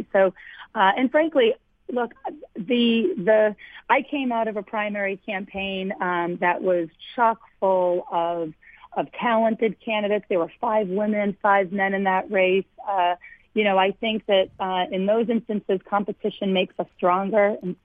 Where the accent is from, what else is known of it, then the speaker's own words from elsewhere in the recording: Lowell, Massachusetts, United States; I mean, look, I grew up in Lowell in a working-class family